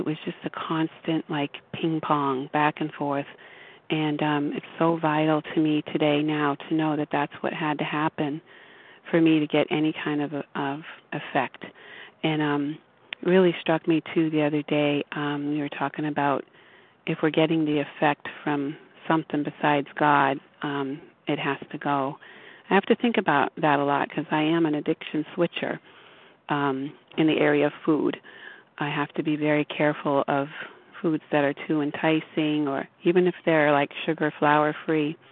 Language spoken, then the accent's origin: English; Florida, United States; I'm from Florida